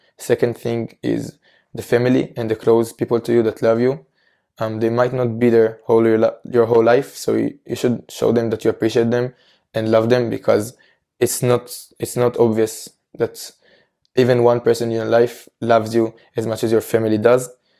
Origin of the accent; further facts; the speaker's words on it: Israel; even if in my home country, in Israel, people are warmer